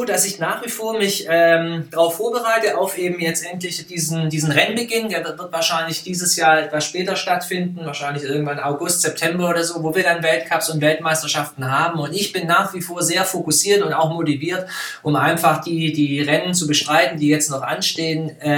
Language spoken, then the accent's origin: German; Stuttgart, Baden-Württemberg, Germany; ich komme ja hier aus dem Raum Stuttgart Stuttgart